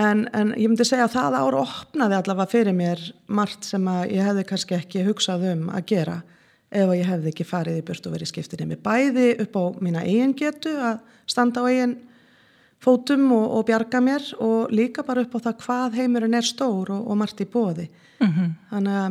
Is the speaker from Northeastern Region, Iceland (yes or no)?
no; Kópavogur, Capital Region, Iceland; Ég alin upp á Kársnesi í Kópavogi og Kársnesingur í húð og hár. Ég ættuð að Vestfjörðum, mamma ólst upp á Djúpavík og úr Skagafirði